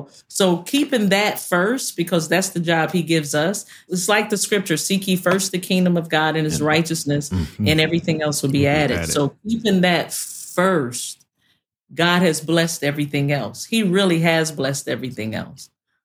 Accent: Detroit, Michigan, United States; I grew up in Detroit, y'all. You don't get better singers than Detroit.

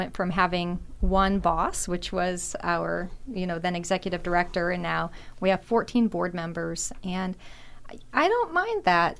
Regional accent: West Palm Beach, Florida, United States; also born or lived in St. Louis, United States; So I grew up in West Palm Beach, Florida, but I was born in St. Louis, Missouri. We moved here to the area when I was seven.

